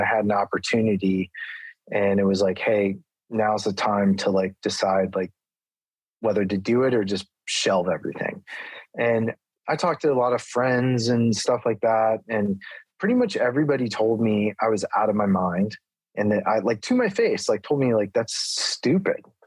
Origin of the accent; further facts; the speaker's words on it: Ohio, United States; But, you know, I was from Ohio, and it didn't seem like working in the movie industry or ever even getting to be in a movie was something that was like obtainable.